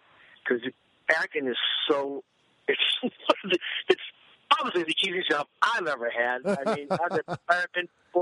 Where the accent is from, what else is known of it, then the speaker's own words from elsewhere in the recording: Michigan, United States; Just got a Michigan Film Incentive here, and I'm from Michigan.